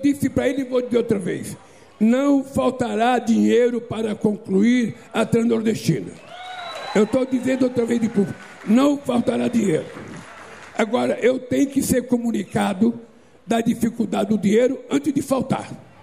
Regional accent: Northeast Region, Brazil; eu sou nordestino e com 7 anos já carregava pote d'água na cabeça para levar para casa para beber.

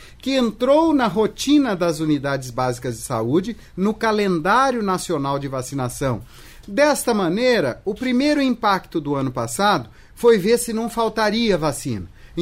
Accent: Maringá, Paraná, Brazil; o Paraná, minha terra, né? Eu sou de Maringá

